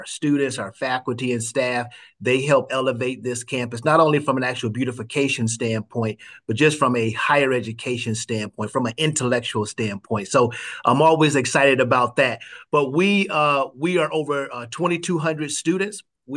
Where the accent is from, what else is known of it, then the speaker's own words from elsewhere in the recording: Washington, D.C., District of Columbia, United States; 40 states, 32 countries, and of course, my hometown, Washington, D.C.